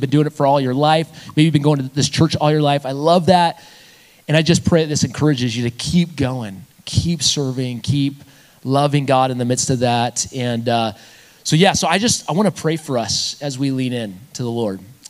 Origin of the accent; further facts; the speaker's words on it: Aztec, New Mexico, United States; So growing up in Aztec, New Mexico, all my life, again, I grew up in the same place, same house. Parents are still there.